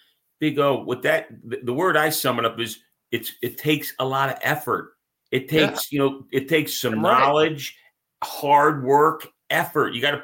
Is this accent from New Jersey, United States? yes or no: yes; New Jersey, United States; we were in Georgia and I'm from Jersey. I'm an Italian guy from Jersey.